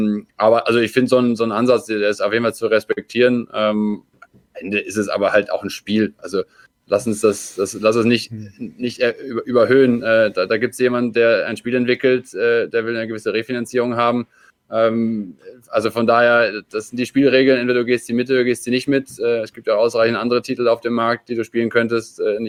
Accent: Austria

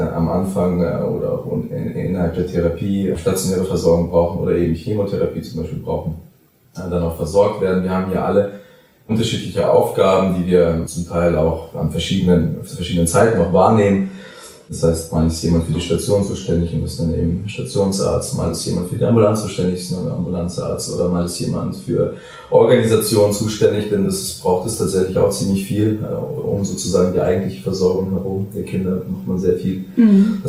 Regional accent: Hesse, Germany; Ich komme nicht aus Mainz tatsächlich. Mhm. Ich arbeite hier nur. Ich komme aus der Gegend von Frankfurt

